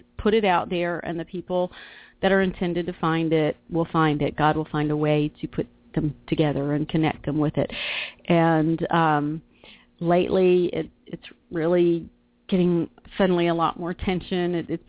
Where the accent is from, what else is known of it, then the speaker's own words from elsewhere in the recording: Asheville, North Carolina, United States; I moved back after a divorce to my hometown of Asheville, and Asheville, North Carolina, beautiful place.